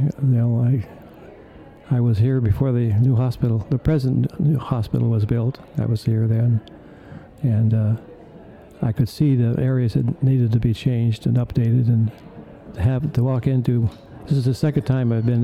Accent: Seattle, Washington, United States; I'm originally from Seattle, but it's not the same town that I grew up in.

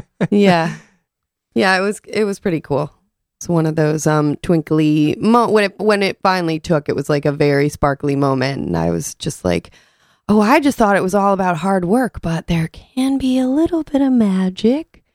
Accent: New Haven, Connecticut, United States; So I was spending a lot of time in New York because the band was set there and I grew up in New Haven.

